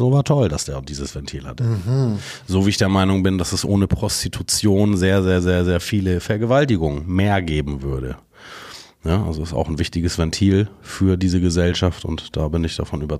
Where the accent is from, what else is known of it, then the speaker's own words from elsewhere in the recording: Hamburg, Germany; Ich bin aufgewachsen immer am Pendeln zwischen Sasel und der Reeperbahn. Mein Vater hat auf der Reeperbahn gearbeitet und wir haben in Sasel gewohnt.